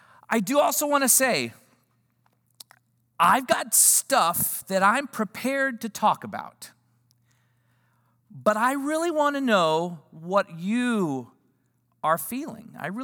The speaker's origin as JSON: {"language": "English", "town": "Houston", "region": "Texas", "country": "United States", "tie": "born or raised there", "said": "However, I am from the Houston area. I spent all of my middle school and high school years in this area."}